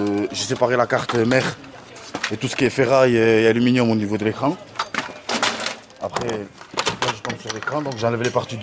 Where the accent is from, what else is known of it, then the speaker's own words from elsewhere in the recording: Toulouse, Occitanie, France; born there; Moi, j'ai 31 ans, je suis né à Toulouse.